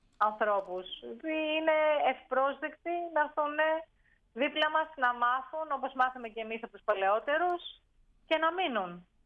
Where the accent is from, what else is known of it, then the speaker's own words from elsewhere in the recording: Pinakates, Thessaly, Greece; Εγώ είμαι μόνιμη κάτοικος. Εγώ είμαι ερωτική μετανάστη της είναι, η καταγωγή μου είναι από τις Πινακάτες